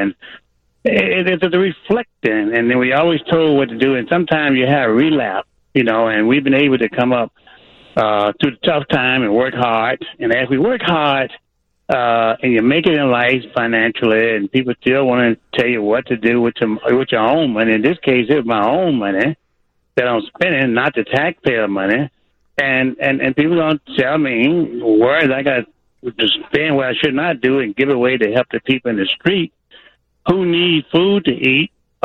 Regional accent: the South, United States; Listen, guys, I was raised in the South where we could not take and walk on the other side of the street

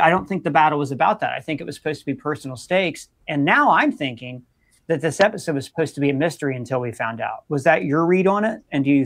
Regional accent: Ohio, United States; Yeah, I'm from Southern Ohio.

